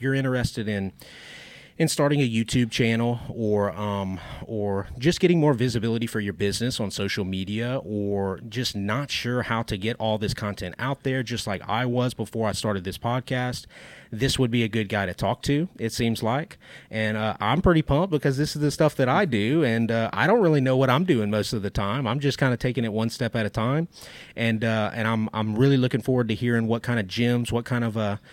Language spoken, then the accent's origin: English; Louisiana, United States; I'm from Louisiana, but not that.